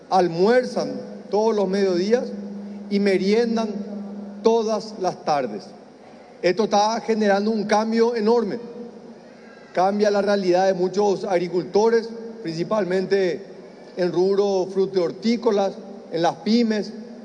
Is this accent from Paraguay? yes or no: yes; Paraguay; me siento orgulloso como paraguayo, como colorado